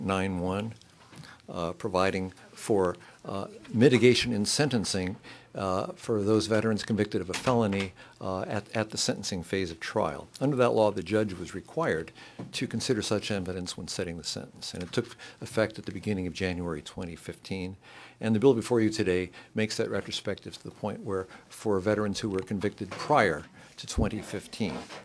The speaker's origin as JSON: {"language": "English", "town": "Los Altos", "region": "California", "country": "United States", "said": "from Los Altos, California."}